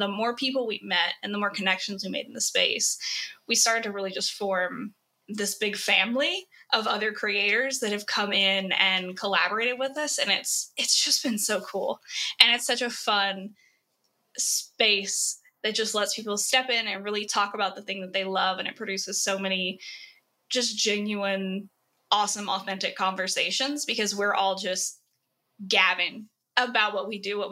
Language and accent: English; Texas, United States; I'm born and raised in Texas my whole life. I currently live in Austin, but planning to sort of move back to the Houston area